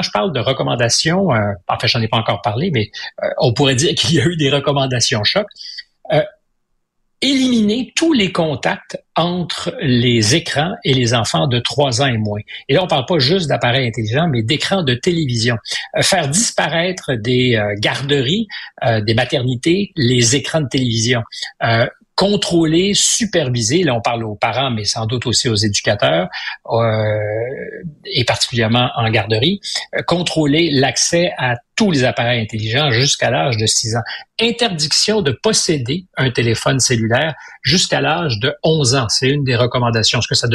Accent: Quebec, Canada; chez nous au Québec

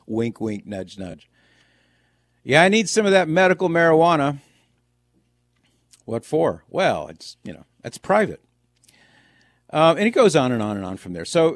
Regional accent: Ohio, United States; This happens a lot in Ohio, my home state.

